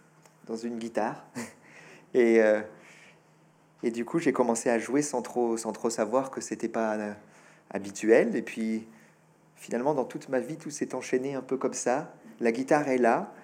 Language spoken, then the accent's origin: French; France; first language fr; je dis que le français est ma langue maternelle et le français est ma langue paternelle. Mais c'est vraiment ça, c'est ce même naturel. C'est, on est né en France, on apprend le français en tout petit enfant